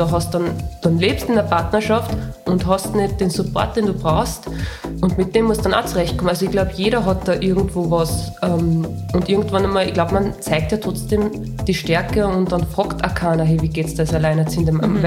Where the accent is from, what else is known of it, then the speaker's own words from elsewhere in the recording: Linz, Upper Austria, Austria; ich komme aus Linz, bin 30 Jahre alt